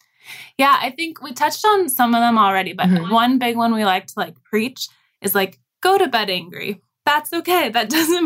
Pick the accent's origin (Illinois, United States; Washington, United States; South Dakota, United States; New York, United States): Illinois, United States; Chicago; And I'm white, Caucasian. And grew up in Chicago.